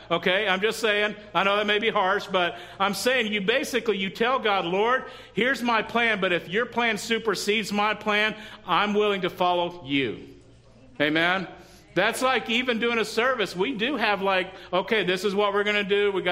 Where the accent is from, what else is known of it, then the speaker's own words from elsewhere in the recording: Texas, United States; moved away as an adult; now in California, United States; If you don't know, I'm from Texas, right?